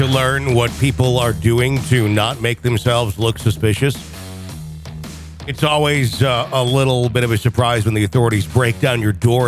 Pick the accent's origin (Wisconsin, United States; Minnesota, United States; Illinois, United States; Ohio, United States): Wisconsin, United States; I'm from Wisconsin. It gets very cold in winter.